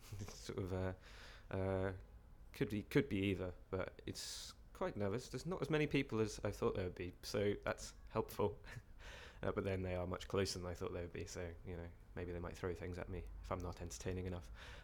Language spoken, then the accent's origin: English; Glasgow, Scotland, United Kingdom; I'm 24 and I'm from Glasgow.